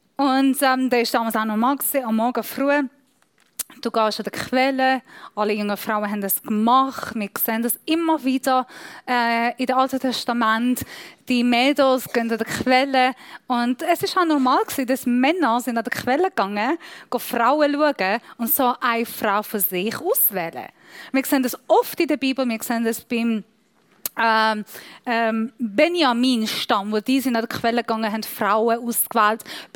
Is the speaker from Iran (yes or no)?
yes; Iran; German is a second language; Alle, die mich nicht kennen, ich bin Iranerin